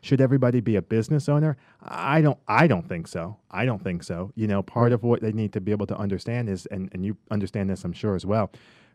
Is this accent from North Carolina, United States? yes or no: no; Connecticut, United States; I'm originally from Connecticut, so she's up in the Northeast